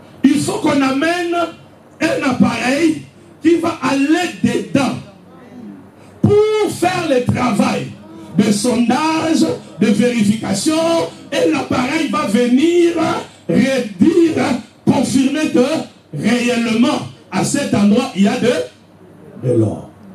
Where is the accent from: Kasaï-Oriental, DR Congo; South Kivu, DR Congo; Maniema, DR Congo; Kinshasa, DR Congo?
Kinshasa, DR Congo; born there; je suis né à Mamayem, à Kinshasa.